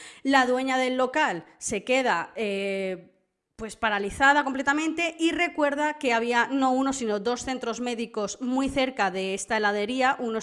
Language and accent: Spanish; Santa Eulalia, Balearic Islands, Spain; Santa Eulalia del Río es el pueblo donde yo me he criado, he vivido toda mi vida allí, yo soy ibicenca y he vivido toda mi vida pues, en Santa Eulalia.